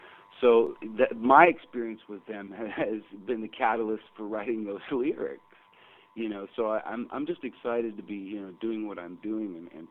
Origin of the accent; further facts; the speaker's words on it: Canada; I love Canada, man. I love being a Canadian. I love this space and the great white north.